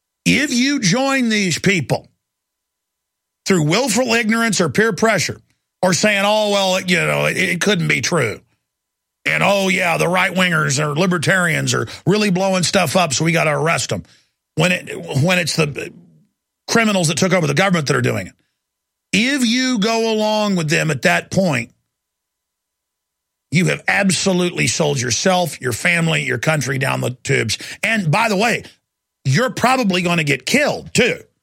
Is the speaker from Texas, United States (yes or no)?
yes; Texas, United States; And the founding of Texas, and I'm an American 110%, and I love this country